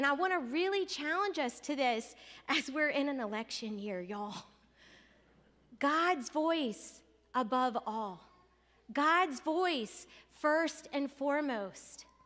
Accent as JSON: {"language": "English", "region": "Louisiana", "country": "United States", "said": "But this is a Louisiana oak, a southern oak, that they're everywhere in my home state."}